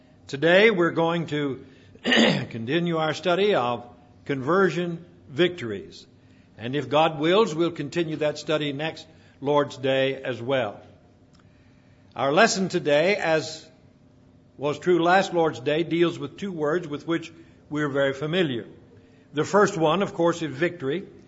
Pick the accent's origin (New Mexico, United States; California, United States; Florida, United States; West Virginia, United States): West Virginia, United States; Because most of the time in the U.S., when we say I'm from West Virginia, they'll say, is that near Richmond?